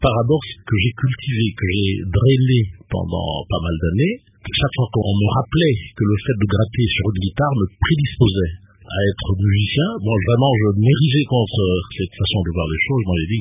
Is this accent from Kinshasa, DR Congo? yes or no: no; Lubumbashi, Haut-Katanga, DR Congo; Moi, je ne lui ai pas dit que je venais de Lubumbashi